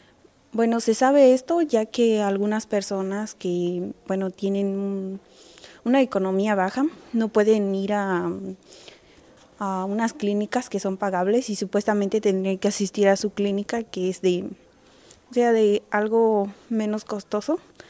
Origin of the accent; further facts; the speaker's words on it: Vicente Guerrero, Puebla, Mexico; yo soy proveniente de la comunidad de Vicente Guerrero, Olinza, Puebla.